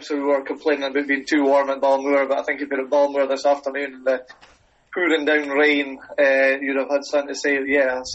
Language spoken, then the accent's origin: English; Scotland, United Kingdom; but hey, we're Scottish, we're never happy with the weather, really, are we?